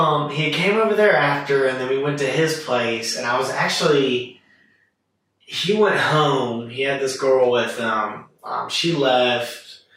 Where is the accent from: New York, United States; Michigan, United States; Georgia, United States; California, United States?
Georgia, United States; Gainesville; So we grew up together in Gainesville.